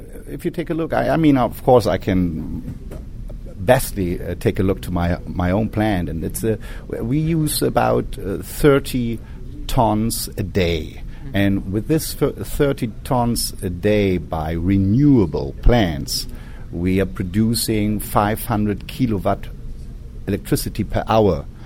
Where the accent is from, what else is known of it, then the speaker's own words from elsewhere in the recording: Brandenburg, Germany; English is a second language; I'm from Germany, from the northeast part. I'm near located to Berlin, which the area is Brandenburg.